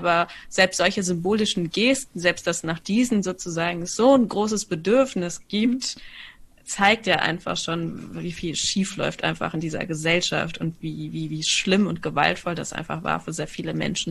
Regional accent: Cologne, North Rhine-Westphalia, Germany; ich bin ja in Köln aufgewachsen, also ich bin mit Karneval auf die Welt gekommen gefühlt.

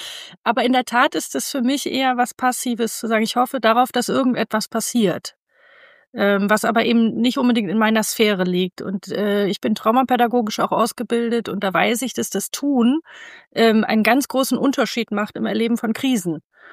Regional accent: Rhineland, Germany; Ich komme aus dem Rheinland, da hat man so ein bisschen mehr Zuversicht.

